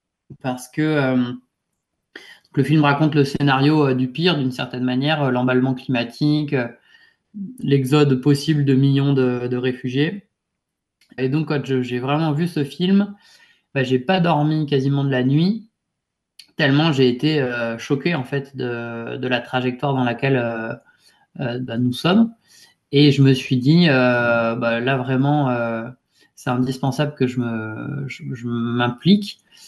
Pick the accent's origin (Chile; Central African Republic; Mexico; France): France; Barnave, Auvergne-Rhône-Alpes; Et donc moi j'ai grandi à Barnave et donc j'étais très influencé par ce milieu-là.